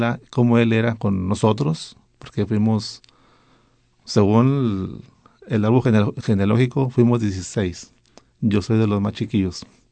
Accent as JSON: {"language": "Spanish", "town": "Reynosa", "region": "Tamaulipas", "country": "Mexico", "tie": "born or raised there", "said": "Nosotros somos de Reynosa, vivimos en una colonia como a 20 minutos en camión del centro de Reynosa."}